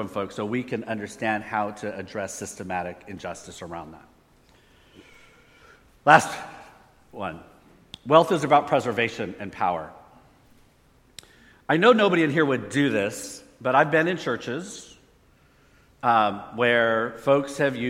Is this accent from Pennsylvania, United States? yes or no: no; Palo Alto, California, United States; So we're from Palo Alto, and they're like, oh, must be a nice church.